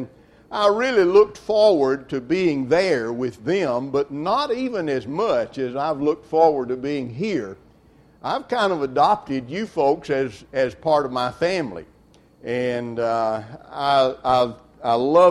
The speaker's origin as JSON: {"language": "English", "region": "Alabama", "country": "United States", "tie": "born or raised there", "said": "the congregation that I grew up in North Alabama."}